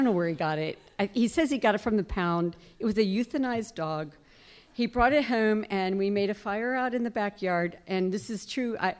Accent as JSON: {"language": "English", "town": "Detroit", "region": "Michigan", "country": "United States", "tie": "born or raised there", "said": "The first one was I grew up in Detroit, which as you all know is the center of automobile manufacturing."}